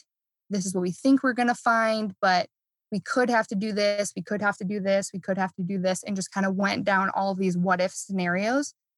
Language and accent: English; Midwest, United States; I grew up in the Midwest. So we were coming down from Chicago.